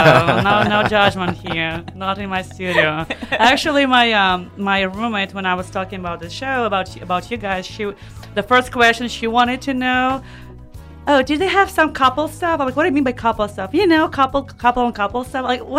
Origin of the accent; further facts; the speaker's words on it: Belarus; Yeah, and I'm not from Russia, just for you to know. All you know, I'm from Belarus, but I speak Russian, so bribes are universal.